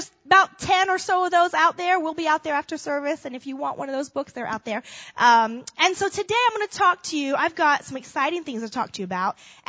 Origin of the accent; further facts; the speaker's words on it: Florida, United States; we're from Florida. It's warm outside in Florida.